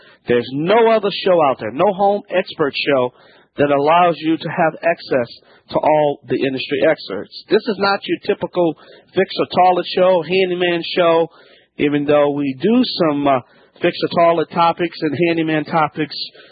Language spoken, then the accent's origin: English; Louisiana, United States